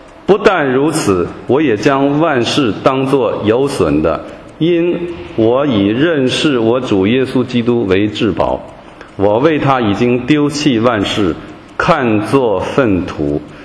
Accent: China; 我们这里大部分弟兄姐妹来自中国大陆啊，我们是中国人啊

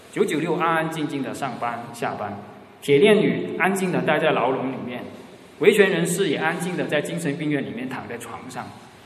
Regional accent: Guangzhou, Guangdong, China; 广州，我老家海珠区的那个事件

